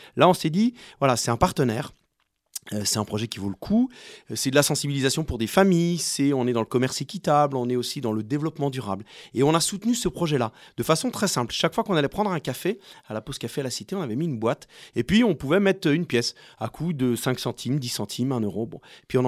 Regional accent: Strasbourg, Grand Est, France; moi, je viens de Strasbourg

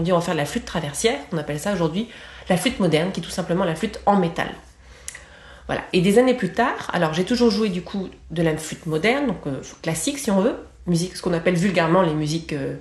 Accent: Perpignan, Occitanie, France; born there; Voilà, je suis née à Perpignan, donc pour faire une courte biographie, j'ai appris à marcher et puis j'ai appris à danser la sardane.

